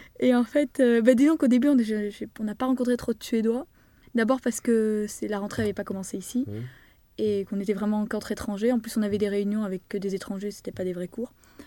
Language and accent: French; Paris, Île-de-France, France; Enfin, je suis française. J'ai toujours habité Paris. Mes parents, enfin, quasiment, peut-être 2 ans à Bordeaux quand j'étais petite, mais bon, pas de souvenir.